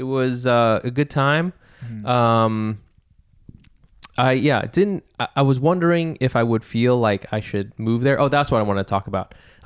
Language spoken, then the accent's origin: English; Brooklyn, New York, United States; because I'm from Brooklyn, I have to like rep a certain kind of...